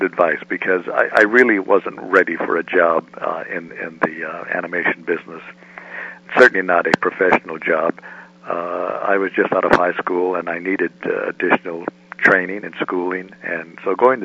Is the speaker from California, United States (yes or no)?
yes; Santa Barbara, California, United States; I grew up in Santa Barbara. I think I'm kind of a coastal person. I love being near the ocean, being near the beach. So I was lucky enough to grow up in Santa Barbara, which was truly a Pacific paradise.